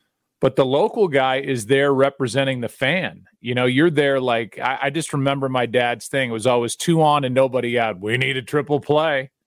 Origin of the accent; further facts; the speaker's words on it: St. Louis, Missouri, United States; first of all, I'm from St. Louis.